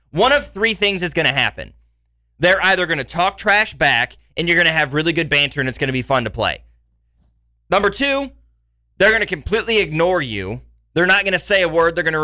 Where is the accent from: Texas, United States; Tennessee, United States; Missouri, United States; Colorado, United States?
Missouri, United States; Lawson; Growing up in Lawson, which is about 35 minutes from Kansas City, we didn't play the Park Hills or the Raytowns, the Lee Summits, the Blue Springs.